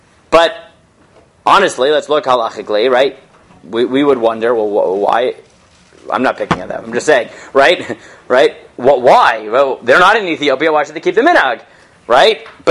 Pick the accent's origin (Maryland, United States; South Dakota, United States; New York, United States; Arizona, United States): New York, United States; I'm a New Yorker, right?